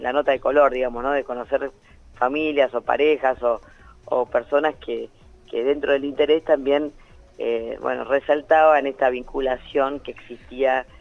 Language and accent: Spanish; Argentina; mi marido es uruguayo, yo soy argentino, pero vivimos los dos en Argentina hace tiempo